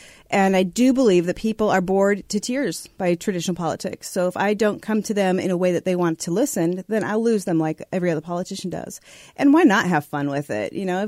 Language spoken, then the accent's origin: English; Des Moines, Iowa, United States; Originally from Des Moines, Iowa, veteran in the United States Navy. And I came back to Iowa and went to Drake University.